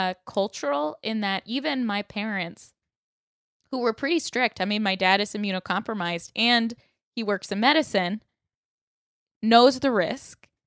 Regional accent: Florida, United States; I mean, I'm from Florida and I see it.

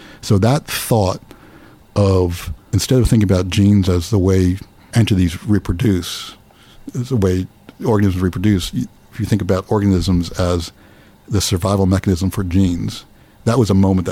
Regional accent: New Brunswick, New Jersey, United States; I grew up near here, near New Brunswick.

